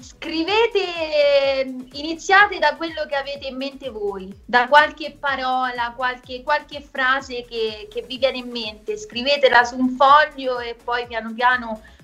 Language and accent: Italian; Rome, Lazio, Italy; io sono di Roma